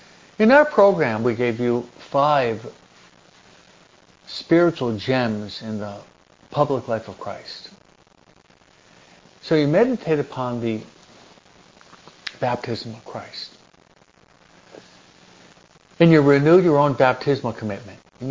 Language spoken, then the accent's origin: English; New York, United States; also born or lived in New Jersey; I was brought up and raised in New York and New Jersey.